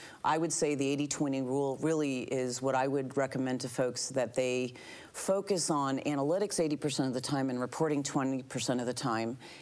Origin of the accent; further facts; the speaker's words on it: New York, United States; I'm from the Northeast. For some of you who can't tell, I'm a New Yorker born and bred. I've retransplanted here for 15 years.